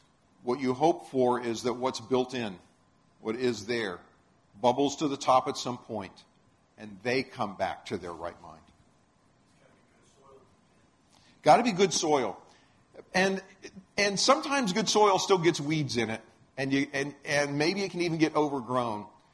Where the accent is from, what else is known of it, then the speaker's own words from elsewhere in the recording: Florida, United States; When I was growing up in Florida, there's a plant there that they call the sand spur.